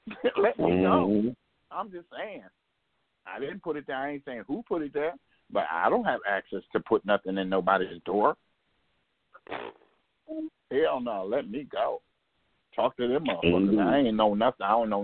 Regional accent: Minnesota, United States; You know I'm from Minnesota. You know I say my E's and R's.

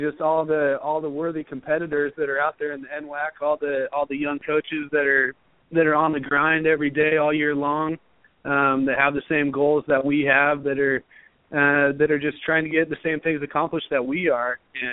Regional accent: Reedsport, Oregon, United States; I grew up in Reedsport, Oregon, which is a small coastal town, which is right down the road from southwestern Oregon.

